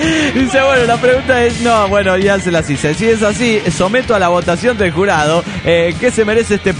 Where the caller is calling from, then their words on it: Managua, Nicaragua; de Managua, Nicaragua.